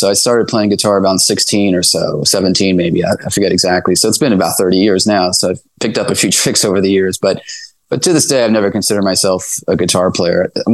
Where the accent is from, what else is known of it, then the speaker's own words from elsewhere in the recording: Queens, New York, United States; my lease ended in Manhattan at the time, which is the only year I've lived actually in Manhattan, growing up in Queens, but it's like, okay, I'm going to go to Austin, you know?